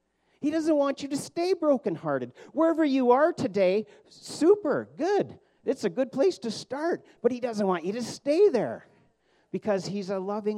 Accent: Abbotsford, British Columbia, Canada; We come from the Bible Belt in Abbotsford

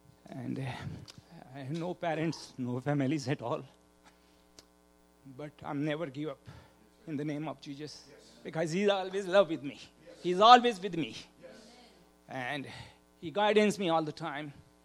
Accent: Montreal, Quebec, Canada; English is a second language; also born or lived in London / Bahamas; I'm come from Montreal, Quebec.

